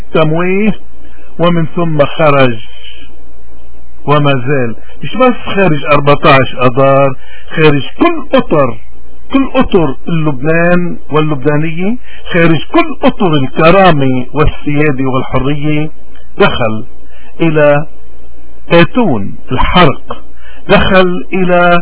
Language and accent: Arabic; Lebanon; نحن كلبنانيين اليوم عم نمر بأزمة كتير كبيرة